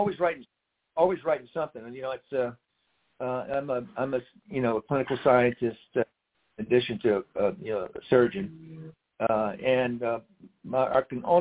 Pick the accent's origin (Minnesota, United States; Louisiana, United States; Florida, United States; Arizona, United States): Louisiana, United States; You know, I grew up in Louisiana, so getting back south in that heat and humidity